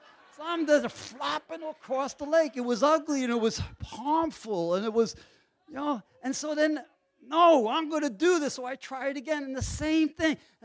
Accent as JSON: {"language": "English", "town": "New York City", "region": "New York", "country": "United States", "tie": "born or raised there", "said": "See, I grew up in the Bronx. There's not many of us water skied in the Bronx."}